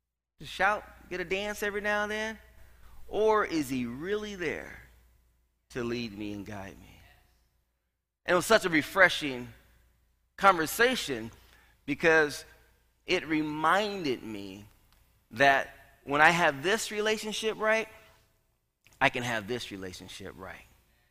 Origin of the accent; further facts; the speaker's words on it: California, United States; My growing up in California, you know, watching brothers get snatched out of cars, getting beat up, getting threatened to be taken out in Orange Grove.